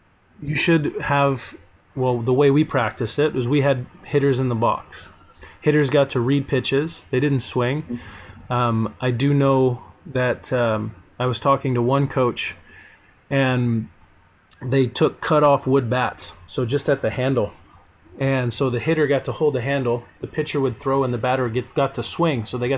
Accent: Las Vegas, Nevada, United States; growing up in Las Vegas, there's 20 different travel teams a kid can play for.

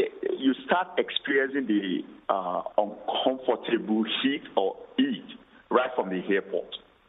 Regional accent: Nigeria; now in New York, United States; Yeah, I moved to New York, and the experience is

